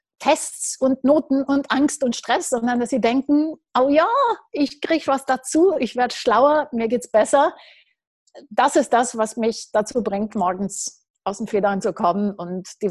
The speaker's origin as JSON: {"language": "German", "country": "Romania", "tie": "born or raised there", "said": "ich bin in Rumänien geboren. Thema Schule in Rumänien will ich jetzt gar nicht ansprechen"}